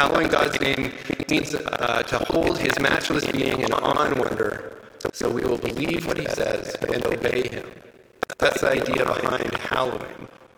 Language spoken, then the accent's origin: English; Kitchener, Ontario, Canada; You know, we're from Kitchener.